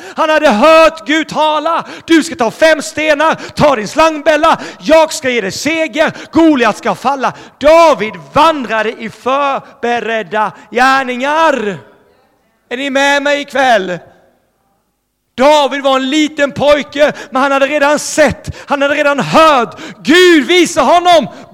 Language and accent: Swedish; Småland, Sweden; Och det är inte för att jag är någon speciell person. Jag är en enkel smålänning.